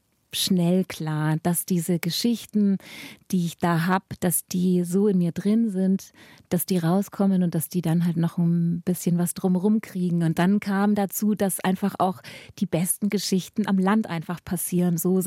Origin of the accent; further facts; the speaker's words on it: Bavaria, Germany; Ja, also groß geworden bin ich auf der Mäusleinsmühle. Das ist in Mittelfranken. Ich sage immer, genau in der Mitte zwischen Nürnberg und Augsburg, da liegt der Brombachsee.